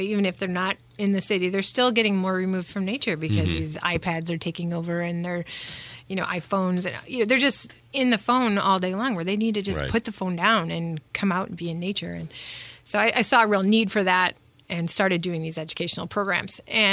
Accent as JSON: {"language": "English", "town": "Chicago", "region": "Illinois", "country": "United States", "tie": "born or raised there", "said": "growing up in Chicago, I was like a city kid. I always felt like I was born in the wrong place."}